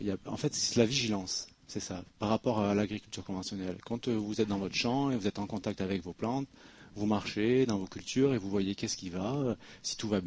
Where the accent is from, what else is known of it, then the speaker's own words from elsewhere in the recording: Monaco; j'ai grandi à Monaco, donc je connais pas mal de monde